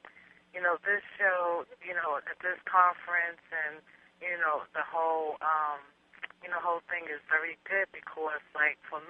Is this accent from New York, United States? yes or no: yes; Queens, New York, United States; born there; accent: New York; now in Florida, United States; I was born in Queens.